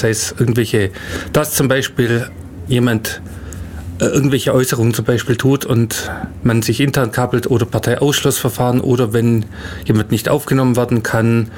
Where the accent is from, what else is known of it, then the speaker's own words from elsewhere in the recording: Ulm, Baden-Württemberg, Germany; born there; Ich bin gebürtiger Ulmer.